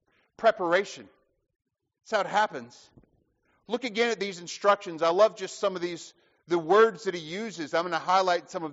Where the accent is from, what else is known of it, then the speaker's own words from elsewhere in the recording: Alabama, United States; Listen, I grew up in South Alabama. I mean, I grew up in the woods every day.